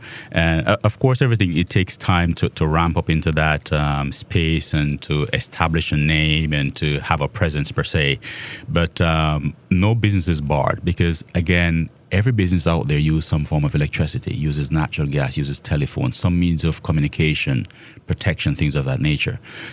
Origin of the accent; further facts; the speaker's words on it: Jamaica; moved away as an adult; now in United States; So I'm from Jamaica. I spent most of my adult life there and migrated here to the United States a couple of years ago in 99, as a matter of fact.